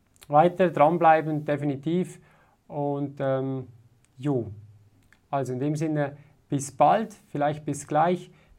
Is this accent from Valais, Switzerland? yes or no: yes; Valais, Switzerland; ich bin Walliser aus meinem Heimatkanton.